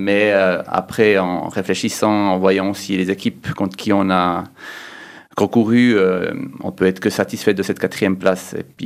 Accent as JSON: {"language": "French", "country": "Switzerland", "said": "en tant que Suisse, on est dans la précision, puisqu'on est quand même le pays des montres."}